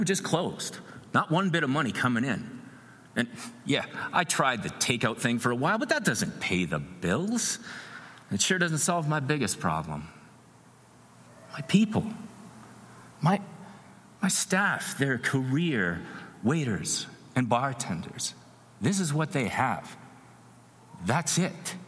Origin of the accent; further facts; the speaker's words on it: Grand Prairie, Alberta, Canada; especially from my hometown, Grand Prairie, it's like way north and really small